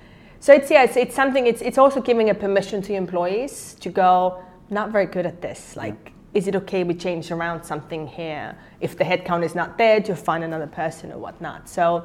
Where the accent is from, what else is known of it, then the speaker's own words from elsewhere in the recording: Estonia; English is a second language; moved away as an adult; also born or lived in United States / United Kingdom; now in Singapore; I'm from Estonia and it was quite a small country and I was like, I need to see the world. So I moved away from there 15 years ago. I went to the US, I went to UK, and then I came to Singapore